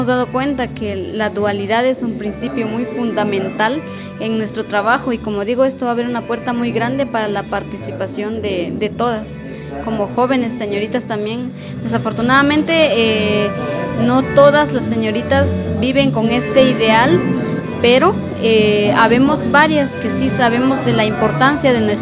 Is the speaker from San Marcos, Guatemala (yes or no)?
no; Santa Eulalia, Huehuetenango, Guatemala; Soy maya canjopal, soy de Jolomconop o Santa Eulalia de la Nación Canjopal.